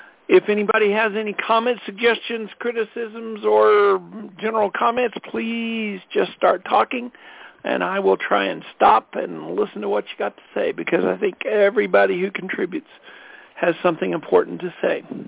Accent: Colorado, United States; from Colorado.

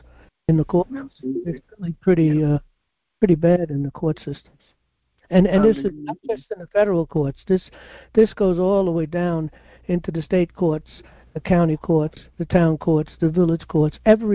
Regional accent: New York City, New York, United States; born there; I was born in New York City

